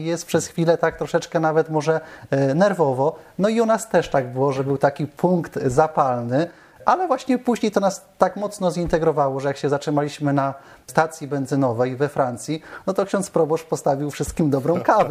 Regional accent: Kalisz, Greater Poland Voivodeship, Poland; ilekroć z kimś rozmawialiśmy i mówiliśmy, że jesteśmy z Kalisza, wszyscy nas skojarzyli

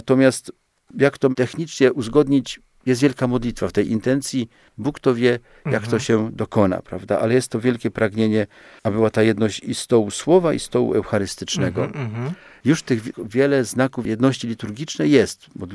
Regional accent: Silesian Voivodeship, Poland; z terenu, skąd pochodzę, to już wszyscy wiedzą, że jestem Ślązakiem

